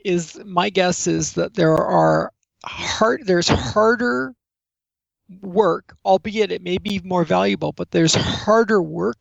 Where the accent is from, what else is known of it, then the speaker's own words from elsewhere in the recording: Canada; Canadians love Australia.